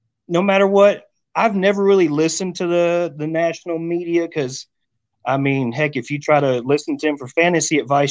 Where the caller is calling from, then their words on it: Rawls, Texas, United States; I'm in Rawls, Texas, my friend.